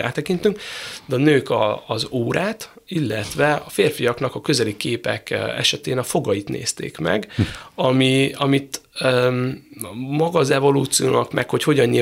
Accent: Szeged, Csongrád-Csanád, Hungary; én ugye Szegedről jöttem

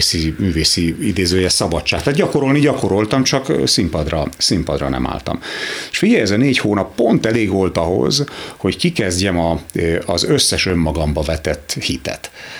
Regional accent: Győr, Győr-Moson-Sopron, Hungary; Tehát aki jár Győrbe, én ugye győri gyerek vagyok, ott összefolyik a Rába meg a Mosoni Duna.

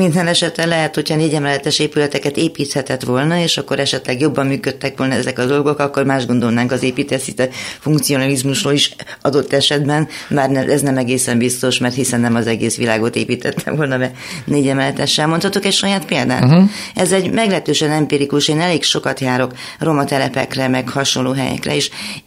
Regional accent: Transylvania, Romania; Én erdélyi vagyok

